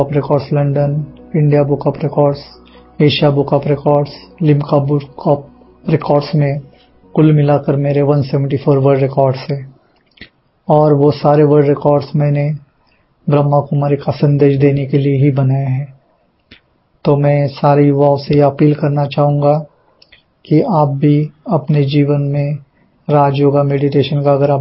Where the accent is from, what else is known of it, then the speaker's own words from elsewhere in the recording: Ahmednagar, Maharashtra, India; मैं अहमदनगर महाराष्ट्र का रहने वाला हूँ.